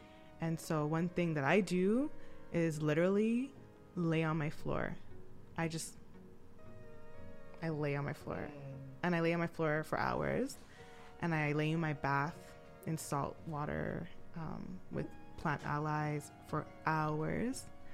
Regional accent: Jamaica; As a Jamaican, everything is drink tea, drink tea, drink tea.

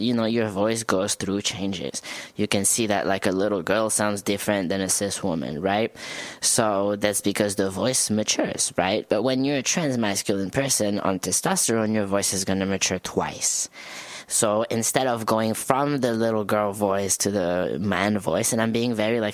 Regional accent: France; English is a second language; if I say excuse my French, it works because I'm actually from France, you know, so yeah.

